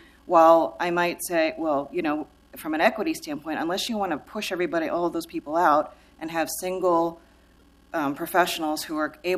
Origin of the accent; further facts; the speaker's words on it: East Coast, United States; also born or lived in New York City; Well, I grew up on the East Coast, and I spent several years in New York City